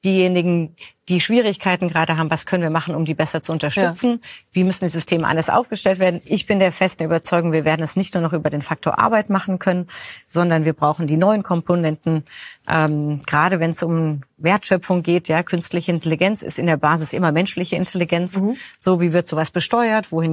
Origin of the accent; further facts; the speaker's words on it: Baden-Württemberg, Germany; wir kommen ja beide aus Baden-Württemberg